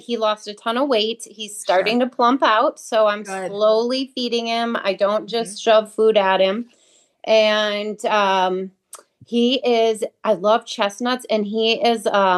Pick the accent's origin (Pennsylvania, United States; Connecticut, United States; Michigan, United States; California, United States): California, United States; Murrieta; from Murrieta, California